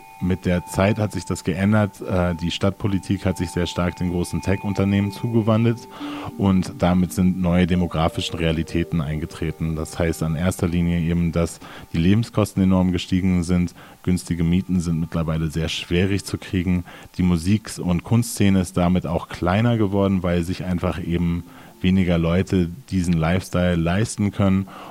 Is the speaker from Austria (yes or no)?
no; Austin, Texas, United States; now in New Mexico, United States; Genau, ich bin sogar in Austin aufgewachsen und dort hat sich über die Jahre halt relativ viel gewandelt.